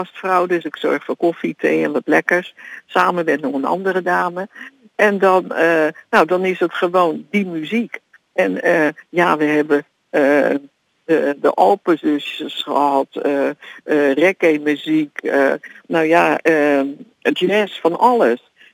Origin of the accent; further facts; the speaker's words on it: Rotterdam, South Holland, Netherlands; Want ik ben een Rotterdammer